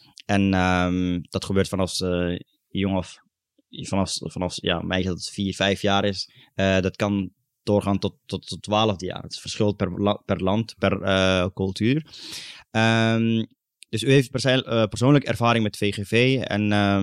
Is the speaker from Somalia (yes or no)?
yes; Somalia; En ik ben zelf afkomstig uit Somalië.